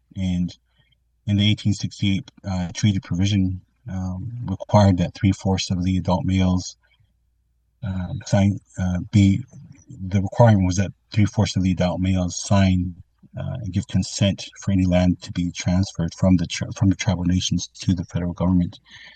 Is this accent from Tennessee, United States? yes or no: no; Busby, Montana, United States; not more than 20 miles from where I was raised here in Busby, Montana.